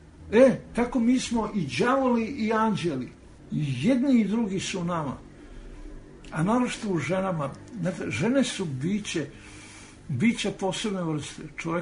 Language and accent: Serbian; Serbia; Srbija jeste moj uži zavičaj, ali ja nikad ne bih sebe reducirao, pa rekao ja sam Srbi, samo Srbi. Jesam ja i Srbi, ali ja sam Jugosloven.